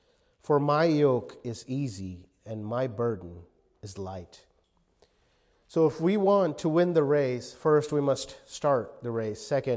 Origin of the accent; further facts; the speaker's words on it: India; Obviously, I did not know growing up in India that those were oppressive.